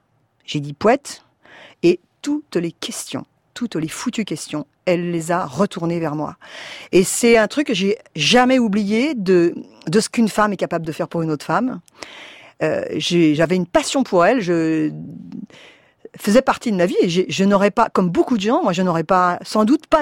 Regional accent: France; je suis française, je n'aime pas dire tout ça.

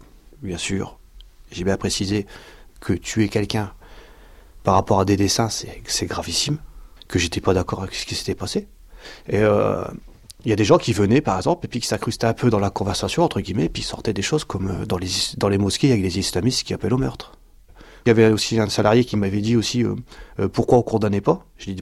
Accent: France; Moi, je suis français.

